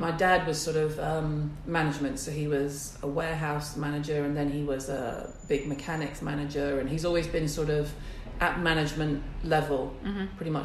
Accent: Warrington, North West England, United Kingdom; also born or lived in Liverpool / Mississippi; now in London, United Kingdom; I was born in Liverpool, was in Liverpool till I was about 4, then we moved to Mississippi. And I was in America till I was 10 or 11. 10. And then I moved back up north to Warrington.

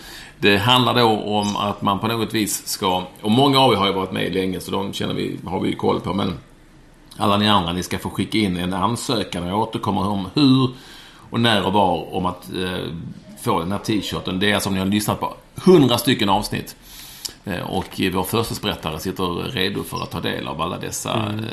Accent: Skåne, Sweden; accent: Skåne; jag pratar skånska, säger någon.

